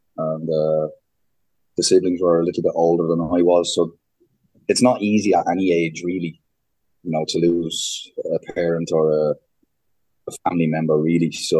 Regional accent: Dublin, Leinster, Ireland; I was raised Catholic in Dublin in Ireland. Born in 1983, the youngest of five.

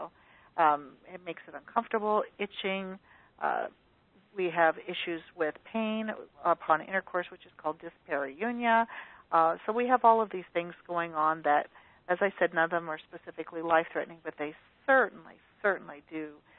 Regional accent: Midwest, United States; Because I always say I'm from the Midwest, so I'm very frugal.

